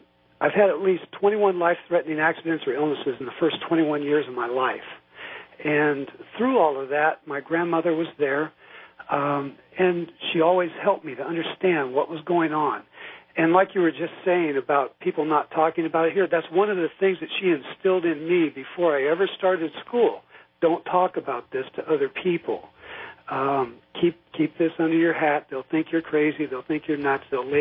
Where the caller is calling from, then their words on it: Washington, United States; from Washington.